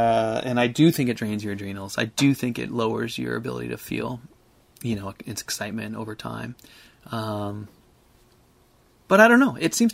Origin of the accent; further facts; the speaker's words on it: Seattle, Washington, United States; I grew up in Seattle, you know, I grew up in Seattle in the 80s, in the 70s, 80s and 90s. I grew up in Seattle when Starbucks was founded.